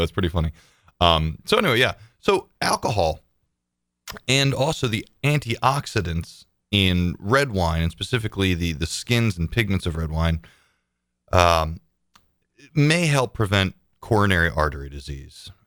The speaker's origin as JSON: {"language": "English", "region": "New Jersey", "country": "United States", "said": "And so I went to boarding school in Connecticut. And I'm originally from New Jersey."}